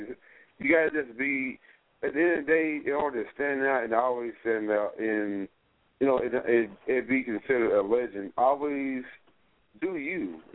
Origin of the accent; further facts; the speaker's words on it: New Jersey, United States; now in Texas, United States; I'm originally from Jersey, and now I'm down here in Texas as well.